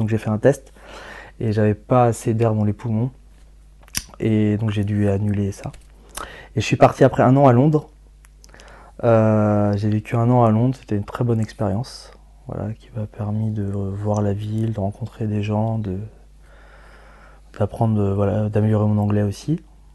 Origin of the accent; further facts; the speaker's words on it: Rennes, Brittany, France; je suis de Bretagne, de Rennes en particulier, donc voilà.